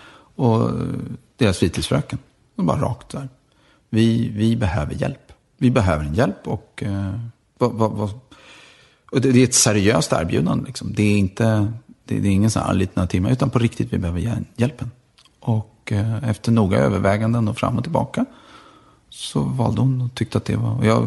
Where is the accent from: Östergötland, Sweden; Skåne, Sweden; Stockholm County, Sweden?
Stockholm County, Sweden; Stockholm; Ja, jag är född i Aspudden. Ja. Och sen när jag var 10 flyttade vi till Sätra.